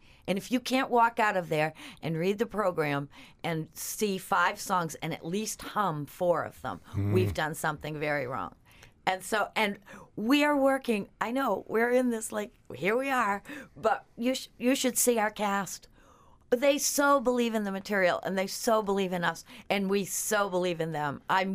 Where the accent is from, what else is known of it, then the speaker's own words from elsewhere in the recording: Maine, United States; Yes, I'm from Maine and live in Maine.